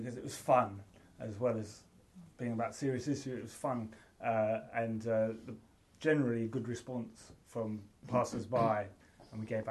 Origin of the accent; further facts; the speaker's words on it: Hebden Bridge, Yorkshire and the Humber, United Kingdom; in my hometown, which is a bit like Northampton, sort of like a British version of Northampton called Hebden Bridge.